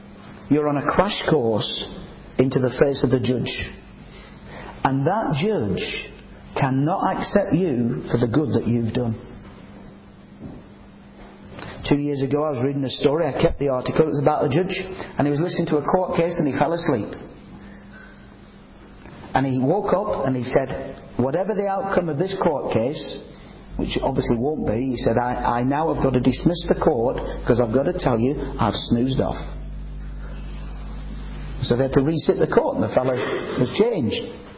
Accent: Nelson, North West England, United Kingdom; born there; I was born in Nelson, Lancashire.

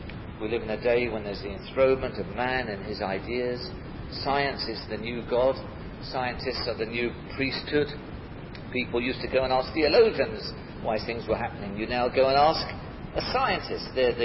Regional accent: Dulwich, London, United Kingdom; go back home to South London, where I was brought up in Dulwich

